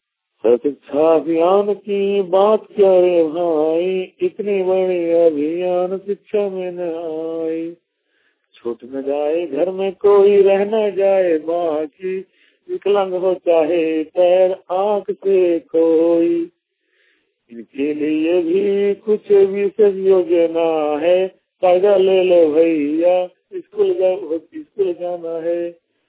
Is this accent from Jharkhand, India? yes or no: yes; Jharkhand, India; मैं देवघर जिला अंतर्गत प्रखंड करो का रहने वाला हूँ।